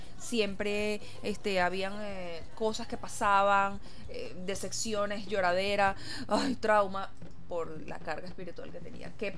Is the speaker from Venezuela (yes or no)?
yes; Venezuela; pero nosotros tenemos unos apellidos y somos más venezolanos que la arepa.